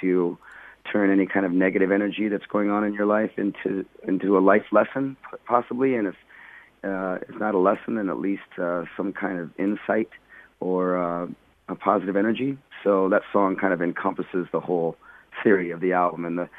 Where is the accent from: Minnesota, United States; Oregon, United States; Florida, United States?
Oregon, United States; Portland; I think it rains just as much, if not more, in my hometown in Portland, Oregon, than it does here.